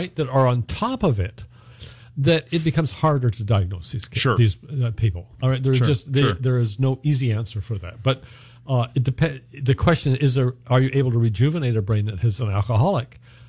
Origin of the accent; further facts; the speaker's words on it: Canada; And I come from Canada where there's really no litigation issues, all right?